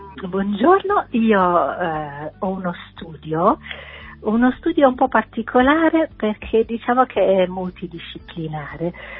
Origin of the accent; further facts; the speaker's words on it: Netherlands; born there; Italian is a second language; Amo la luce, e spesso dove sono nata io in Olanda manca